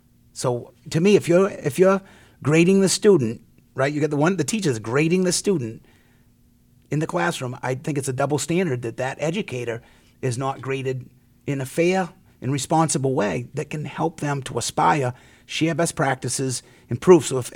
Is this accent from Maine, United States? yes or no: yes; Gorham, Maine, United States; I've spent 5 years on a school business roundtable at the high school level right in my hometown of Gorham.